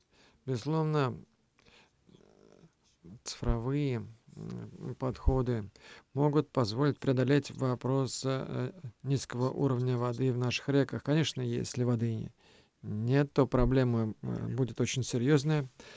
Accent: Belgium; это компания из моего родного города, даже больше.

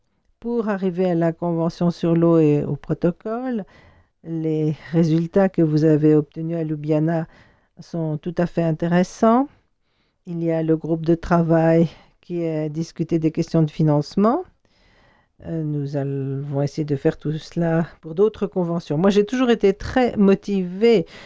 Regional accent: Switzerland; Et il y a des discussions à ce propos chez nous, en Suisse.

